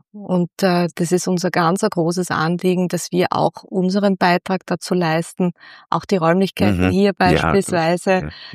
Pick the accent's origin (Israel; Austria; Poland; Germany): Austria; Styria; Ich komme ja aus der Südoststeiermark, die sehr christlich geprägt ist und sehr konservativ geprägt ist.